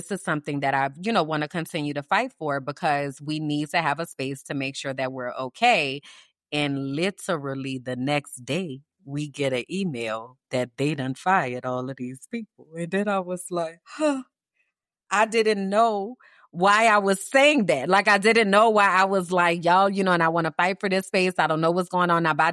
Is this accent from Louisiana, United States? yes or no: yes; New Orleans, Louisiana, United States; And keep in mind, I'm from New Orleans, so I don't have a lot of pictures of myself at all.